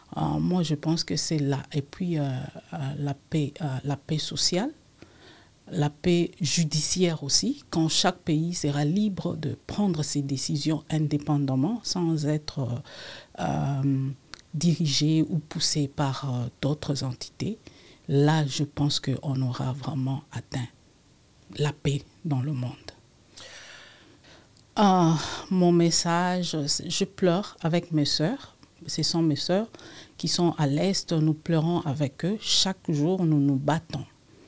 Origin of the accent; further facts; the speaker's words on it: Lubumbashi, Haut-Katanga, DR Congo; moved away as an adult; now in Canada; Je suis au Canada, ça fait maintenant 2 ans que je suis là. Je suis née au Congo, dans la République démocratique du Congo, bien sûr. Je suis née à Lubumbashi, d'une famille de 8 enfants.